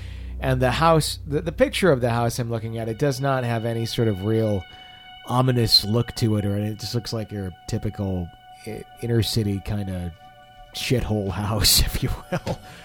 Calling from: Saint Paul, Minnesota, United States; I am writing from Frogtown, Minnesota.

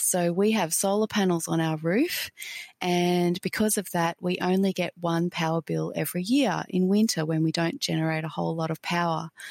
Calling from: Brisbane, Queensland, Australia; I'm contacting you from Brisbane in Australia.

